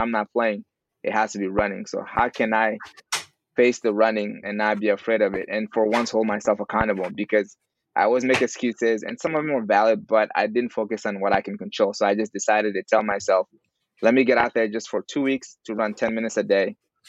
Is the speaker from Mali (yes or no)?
yes; Mali; Yeah, so I grew up in West Africa, Mali, born and raised there.